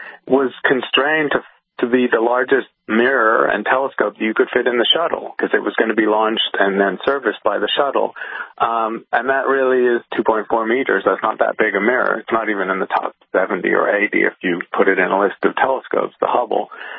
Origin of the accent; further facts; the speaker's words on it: United Kingdom; I grew up in Britain, which doesn't have a lot of starry skies